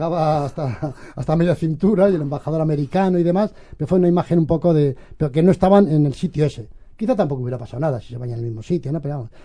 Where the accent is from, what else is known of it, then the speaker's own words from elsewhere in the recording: Navarre, Spain; En mi tierra, en Navarra, hay lo que llaman los caseríos, casi todo el mundo sabrá que son como casas aisladas en el campo, en la falda de los Pirineos, donde apenas hay contacto entre unos y otros.